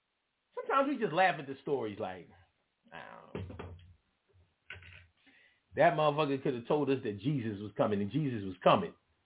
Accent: Detroit, Michigan, United States; Back then I'm from Detroit, so you know, I mean, I grew up being a pimp.

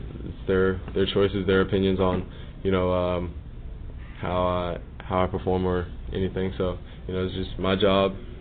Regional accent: Florida, United States; You know, just being a kid growing up in Florida

